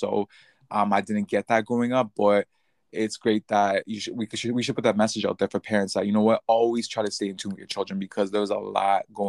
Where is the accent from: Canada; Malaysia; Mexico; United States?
Canada; Toronto, Ontario; I am from Toronto, which is in Canada.